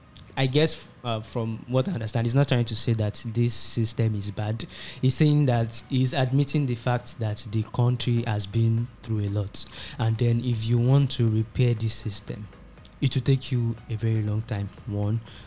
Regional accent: Lagos, Nigeria; No, I'm from Lagos State in Saleko.

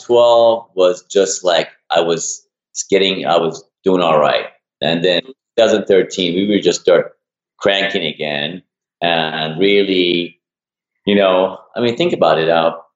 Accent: Iran; now in United States; when I moved to the States from Iran in 84, you know, I was so fear of speaking in front of people and I would just break, shut down.

